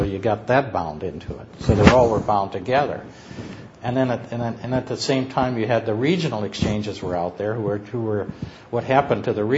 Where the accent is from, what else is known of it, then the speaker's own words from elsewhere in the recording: Midwest, United States; now in New York, United States; I mean, you know, I'm from the Midwest. I had no particular affection for New York as such, right?